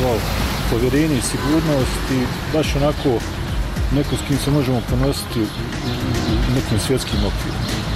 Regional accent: Bosnia & Herzegovina

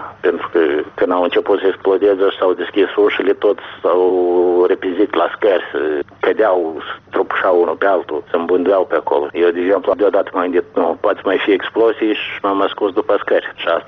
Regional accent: Moldova; Mie îmi pare că noi ca moldoveni încă nu putem să ne arătăm dignitatea noastră, mândria noastră.

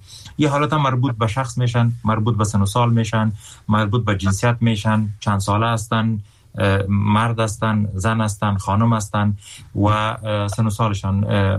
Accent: Afghanistan; من افغان هستم

